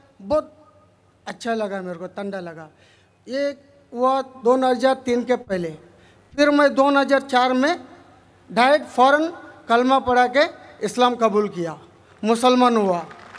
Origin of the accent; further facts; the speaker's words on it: Tamil Nadu, India; हमारी तमिलनाडु में, मैं एक मद्रासी हूँ, हमारे तमिलनाडु में बोलते